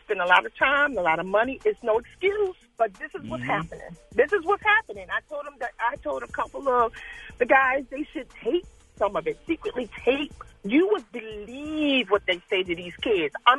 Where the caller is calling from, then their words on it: Capitol Heights, Maryland, United States; I'm calling from Capitol Heights.